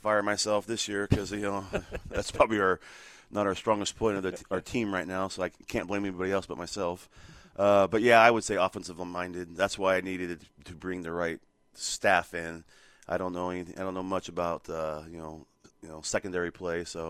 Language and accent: English; Hanford, California, United States; Born and raised in Hanford. Graduated in 1994, obviously Hanford High School.